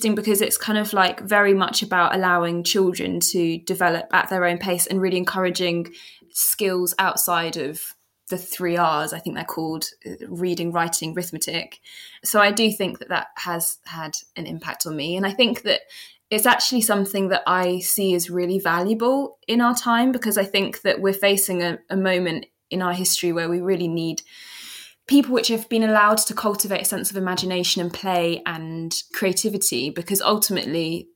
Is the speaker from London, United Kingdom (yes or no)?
yes; London, United Kingdom; growing up in London, I mean, it's like a big city, of course, but I didn't really have memories of the urban landscape.